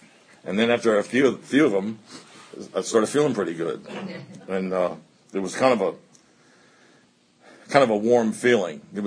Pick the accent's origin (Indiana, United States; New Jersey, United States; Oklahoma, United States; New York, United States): New Jersey, United States; born there; moved away as an adult; Therefore, I was born in Jersey, and you never lose that. But then I moved back South to go to school, and I've been going to school here since 1967, and I've been here ever since.